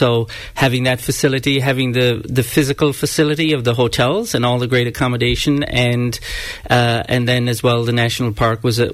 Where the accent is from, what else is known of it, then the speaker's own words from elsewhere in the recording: Munster, Ireland; I am from Kerry and a very proud supporter of Kerry